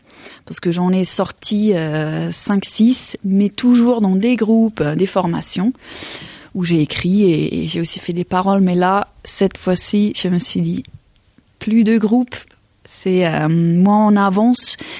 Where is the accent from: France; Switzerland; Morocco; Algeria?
Switzerland; accent: Swiss German; French is a second language; Alors, je suis suisse-allemande. Voilà. Comme ça, c'est aussi clair d'où vient mon accent.